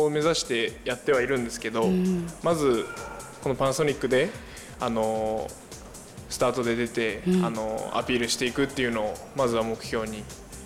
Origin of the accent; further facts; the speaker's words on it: Fukaya, Saitama, Japan; 僕は深谷市です。